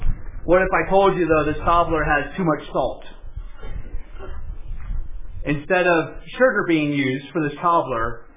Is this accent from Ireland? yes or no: no; Cincinnati, Ohio, United States; I grew up in Ohio, in Cincinnati, and every winter break we would go down to see grandma.